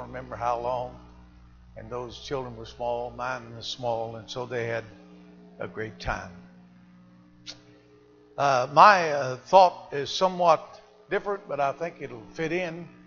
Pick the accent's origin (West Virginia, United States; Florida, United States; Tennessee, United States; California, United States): Tennessee, United States; I'm from Tennessee, and I talked to some of the preachers here, and they know the preachers that I know.